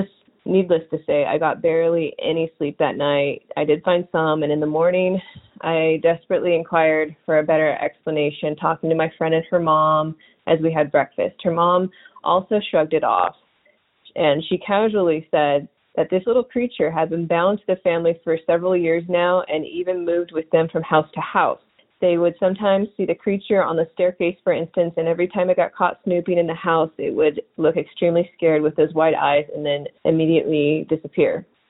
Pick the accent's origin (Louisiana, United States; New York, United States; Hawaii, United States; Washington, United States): Washington, United States; Bellingham; I am from Bellingham, Washington.